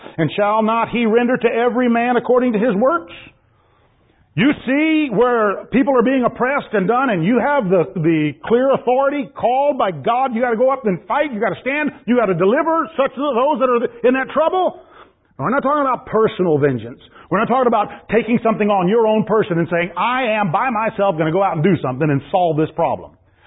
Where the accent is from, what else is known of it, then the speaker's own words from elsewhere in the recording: United States; Now, as an American, sometimes you have to fight.